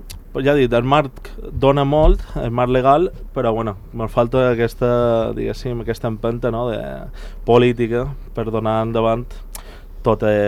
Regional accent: Calvià, Balearic Islands, Spain; Jo soc de Calvià.

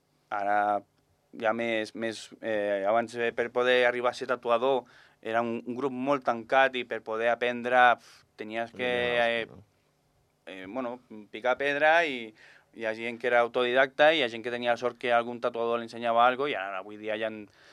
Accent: Badalona, Catalonia, Spain; jo soc de Badalona

